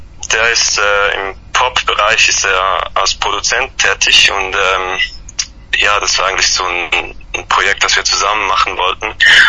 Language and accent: German; Winterthur, Zurich, Switzerland; ich komme aus Winterthur. Das liegt in der Schweiz. Ist ein hübsches Städtchen. Also sechstgrößte Stadt der Schweiz auch.